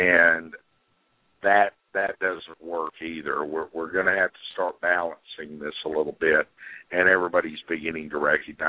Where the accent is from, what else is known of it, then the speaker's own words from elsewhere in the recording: Iowa, United States; I went to the Tea Party groups in my home state of Iowa prior to the caucuses a couple of years ago.